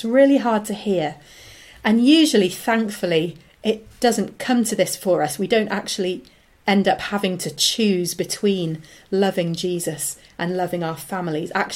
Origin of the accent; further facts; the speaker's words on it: United Kingdom; As British citizens, we got invited to the Queen's Garden Party held at the British Embassy.